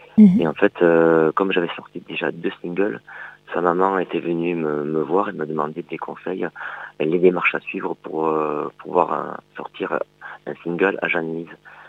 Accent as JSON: {"language": "French", "region": "Nouvelle-Aquitaine", "country": "France", "said": "Parce que moi, je suis des Landes."}